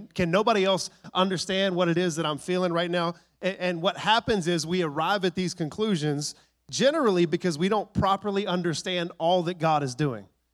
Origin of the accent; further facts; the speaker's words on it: Texas, United States; Now, I'm from Texas. I would pronounce that bad.